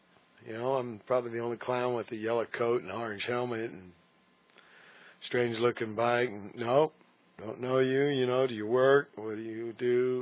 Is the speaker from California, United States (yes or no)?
no; Virginia, United States; born there; wanted to know why I was born in Virginia.